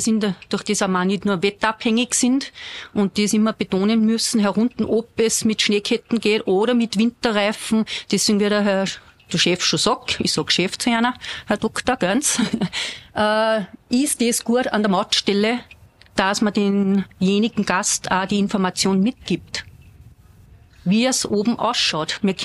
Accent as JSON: {"language": "German", "town": "Rauris", "region": "Salzburg", "country": "Austria", "tie": "born there", "said": "Ich bin eine gebürtige Raurisserin, sprich Edelweißspitze."}